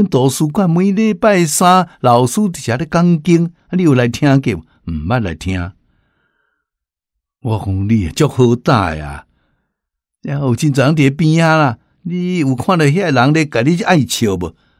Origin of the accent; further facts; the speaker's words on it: Anhui, China; 听到我的口音是安徽人